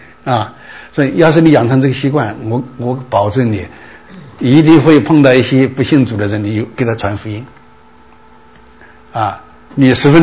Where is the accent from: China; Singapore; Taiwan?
Taiwan; 我们从台湾来的就好记啊，我们台湾有个三七五锦珠啊